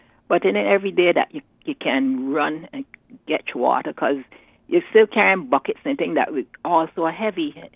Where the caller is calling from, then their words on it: Sherbourne, Saint John, Barbados; I'm calling from Sherborne, number 1, St. John.